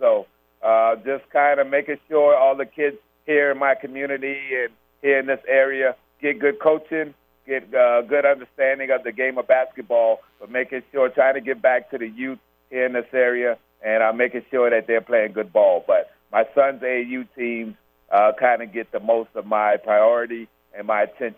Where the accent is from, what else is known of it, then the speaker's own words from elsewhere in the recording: Charleston, United States; now in Atlanta, United States; Yeah, I mean, that's my hometown. So, you know, before the pandemic, I used to try to get home at least, you know, every 2 months, every 3 months, so four, five, six times a year.